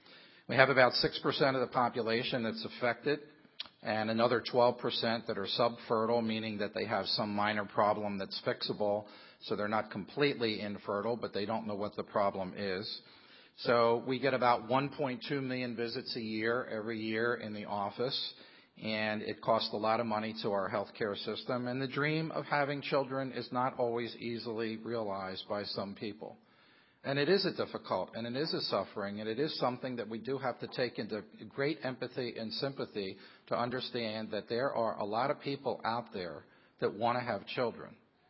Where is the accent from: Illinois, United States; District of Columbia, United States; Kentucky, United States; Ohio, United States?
District of Columbia, United States; Washington; born there; I was born in Washington, D.C.